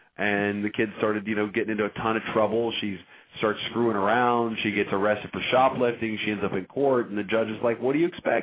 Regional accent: West Virginia, United States; Like, I grew up in West Virginia.

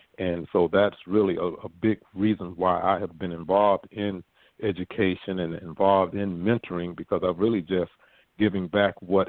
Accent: Revere, Massachusetts, United States; I'm born and raised in Revere Beach, and I always tell people I am a proud resident of Revere Beach. I grew up on First Street on the south end of Revere Beach

